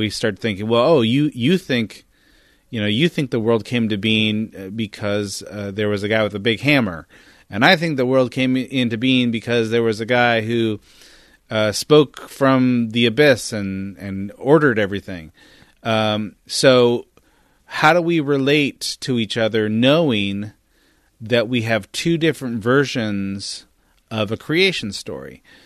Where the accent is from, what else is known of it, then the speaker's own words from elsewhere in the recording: California, United States; I grew up in Northern California